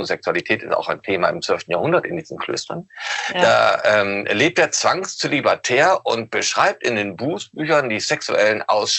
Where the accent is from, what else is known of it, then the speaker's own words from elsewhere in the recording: Osnabrück, Lower Saxony, Germany; Ich komme nämlich auch aus Osnabrück.